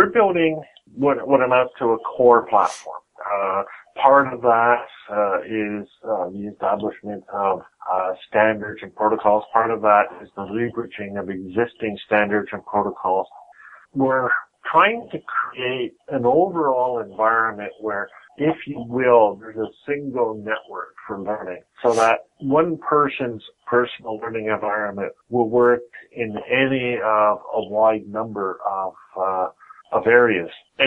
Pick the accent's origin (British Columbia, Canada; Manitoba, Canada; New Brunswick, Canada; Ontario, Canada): New Brunswick, Canada; Moncton; I say, hello, I'm from Moncton, New Brunswick